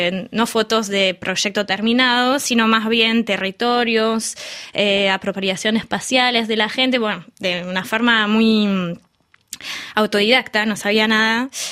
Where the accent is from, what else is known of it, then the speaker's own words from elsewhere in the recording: Paris, Île-de-France, France; nací acá, como bien decías, de parte de mi familia paterna, yo, bueno, soy francesa, es francés de Normandía, un poco de ahí viene ese pelo rubio, y de parte de mi mamá, bueno, ella es de padres españoles, y ella es española, nació en Argelia